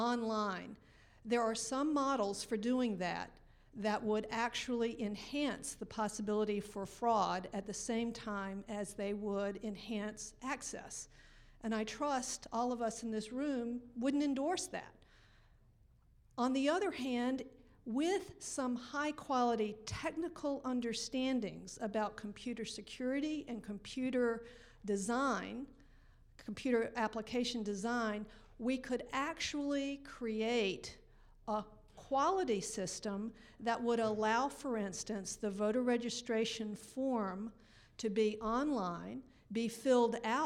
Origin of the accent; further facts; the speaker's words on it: Cleveland, Ohio, United States; I'm here from Cleveland.